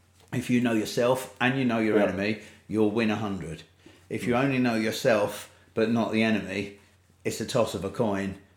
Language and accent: English; London, United Kingdom; because we're from London, so we used to hang around with black kids, but he also knew racist kids and all sorts, growing up in London.